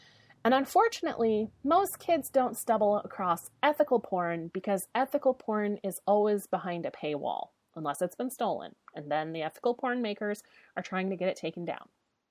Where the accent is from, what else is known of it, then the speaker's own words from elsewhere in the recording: United States; now in Canada; the culture is going to be very different from the one that I grew up in the United States and the one that I now live in Canada.